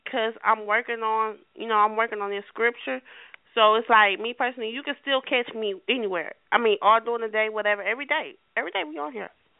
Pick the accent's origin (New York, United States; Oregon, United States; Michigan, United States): Michigan, United States; Detroit; I'm from Detroit, and my mouth get a certain way now.